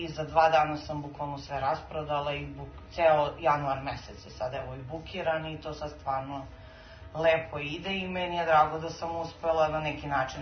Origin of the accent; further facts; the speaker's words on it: Lika-Senj County, Croatia; ja sam rodom inače Ličanka